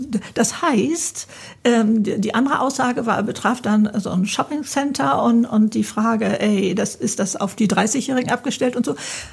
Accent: Hamburg, Germany; als Hamburger

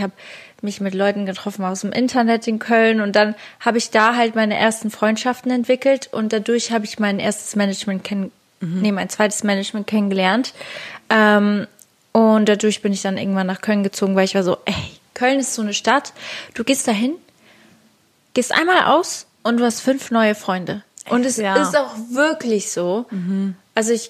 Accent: Lagos, Faro, Portugal; weil ich bin ja in Portugal aufgewachsen, das ist halt mein Ding.

